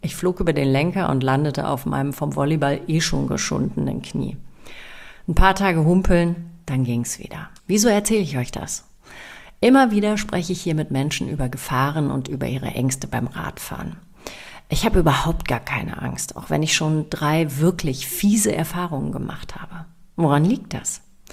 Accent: Northern Germany, Germany; Ich bin als Kind im Norden aufgewachsen, das wisst ihr vielleicht, mit ganz vielen Fahrradwegen und anderen Gleichgesinnten auf der Straße.

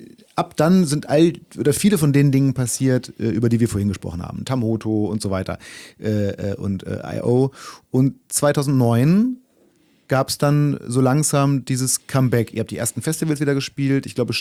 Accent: Braunschweig, Lower Saxony, Germany; ihr habt es in meiner Heimatstadt gespielt. In Braunschweig, im Jolly Joker.

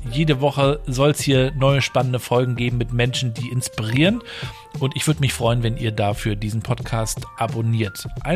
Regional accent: Warnemünde, Mecklenburg-Vorpommern, Germany; Nicht aus Rostock, wenn man jetzt ganz streng bei der Sache ist. Ne? Ich bin ja in Warnemünde groß geworden. Es ist ja eigentlich ein Stadtteil von Rostock

